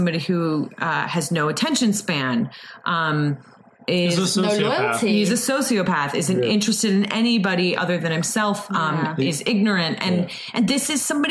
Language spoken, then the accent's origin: English; Ohio, United States; And a lot of people in Ohio are very divided. I'm from Ohio